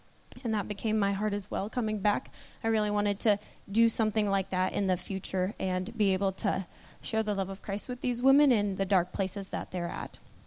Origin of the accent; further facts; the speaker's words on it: Iowa, United States; I grew up here in Iowa, and I've always loved it.